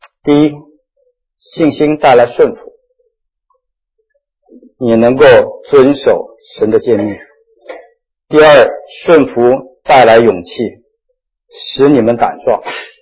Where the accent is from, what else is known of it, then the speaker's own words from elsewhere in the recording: China; 我们中国人5000年的历史比较明哲保身